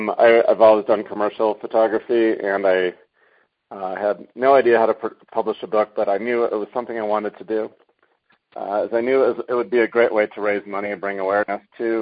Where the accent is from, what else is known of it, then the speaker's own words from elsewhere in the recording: San Diego, California, United States; I'm from San Diego.